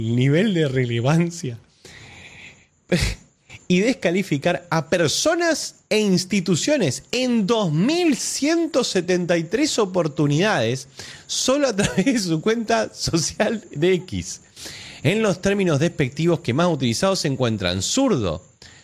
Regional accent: Argentina; somos muchos los argentinos que no pensamos como usted.

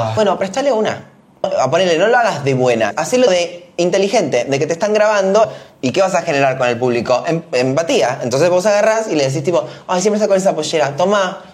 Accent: Córdoba, Argentina; los argentinos, no sé, yo que vengo de Córdoba

